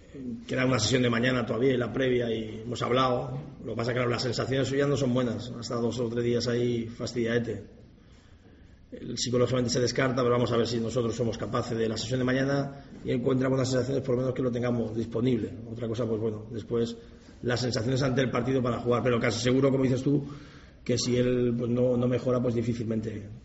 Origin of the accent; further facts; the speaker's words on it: Spain; sobre todo los que somos españoles